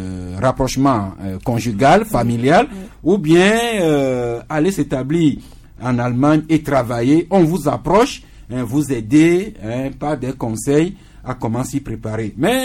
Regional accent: Togo; Ici, chez nous au Togo

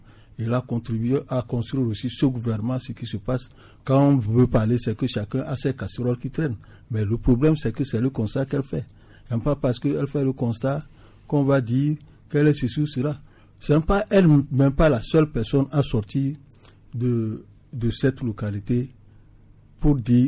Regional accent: Togo; Donc, ce n'est pas normal que nous sommes tous des Togolais.

